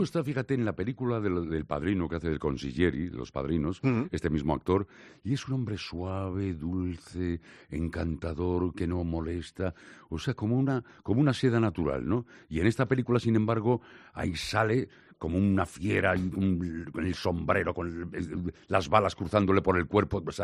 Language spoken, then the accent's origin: Spanish; Laredo, Cantabria, Spain; now in Marbella, Spain; Soy de Laredo, Santander, hijo de Madrid y residente de por vida en Marbella.